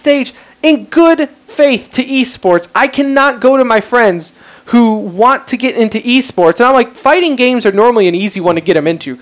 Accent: United States; As an American, I feel like I should use a controller

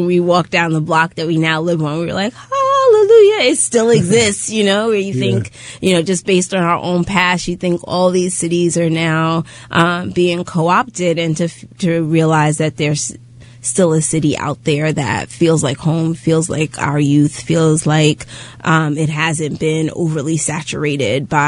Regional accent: Brooklyn, New York, United States; moved away as an adult; So, you know, I grew up in Brooklyn, and I left Brooklyn to go to school.

